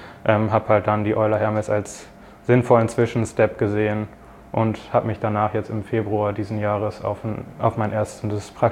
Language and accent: German; Bremen, Germany; ich komme aus der Nähe von Bremen